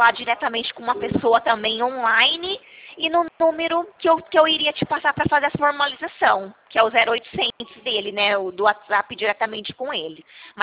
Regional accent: São Paulo, Brazil; eu não sou de Minas Gerais, né? Eu sou do interior de São Paulo.

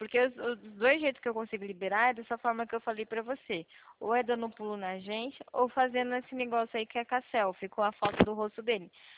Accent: São Paulo, Brazil; eu sou daqui de São Paulo

